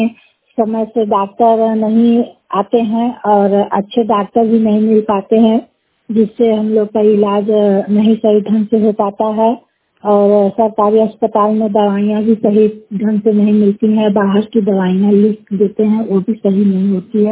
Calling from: Mirzapur, Uttar Pradesh, India; मेरा उम्र 45 वर्ष है। मैं ग्राम जिंदमाड़ी जिला मिर्जापुर से बोल रही हूँ। मेरे मिर्जापुर का पिन कोड है 23101 है।

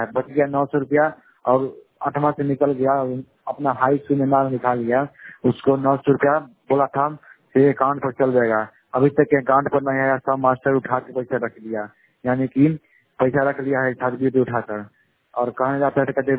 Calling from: Supaul, Bihar, India; मैं सिद्धिपुर पंचायत से हूँ, सुपौल से, वार्ड नंबर 5 से पटोरी प्रखंड।

